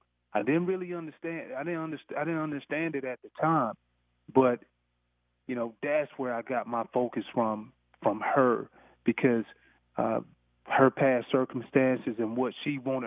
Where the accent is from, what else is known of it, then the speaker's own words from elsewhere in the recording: Sandersville, Georgia, United States; the thing that I really appreciate about growing up in Sandersville